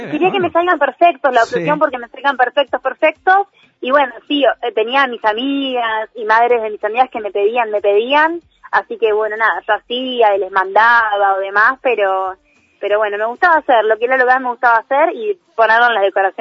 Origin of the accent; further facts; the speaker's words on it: Los Polvorines, Buenos Aires Province, Argentina; Sí, Buenos Aires, bueno, en provincia, Los Polvorines.